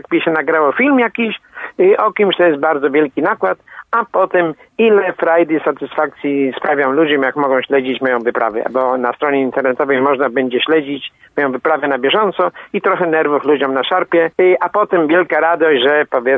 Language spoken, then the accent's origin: Polish; Swarzędz, Greater Poland Voivodeship, Poland; now in Police, Poland; to ja jestem tak, policzaninem pochodzenia poznańskiego. Ja się urodziłem w Swarzędzu koło Poznania. Szkołę podstawową w Swarzędzu ukończyłem, tam 29 lat mieszkałem, potem wyemigrowałem do Polic